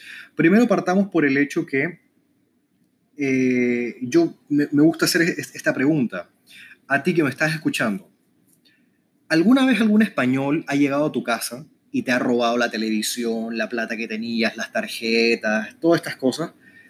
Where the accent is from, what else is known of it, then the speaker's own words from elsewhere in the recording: Chile; cuando yo era niño y estaba creciendo en Chile